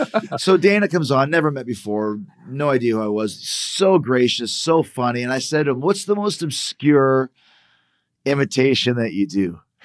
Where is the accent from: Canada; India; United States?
Canada; We're from Canada, so like...